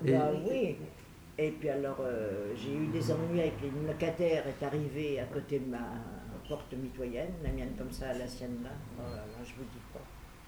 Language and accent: French; Montigny-en-Morvan, Bourgogne-Franche-Comté, France; born there; also born or lived in Paris; now in Saint-Ouen, France; Je suis née à Montigny-en-Morvan dans la Nièvre.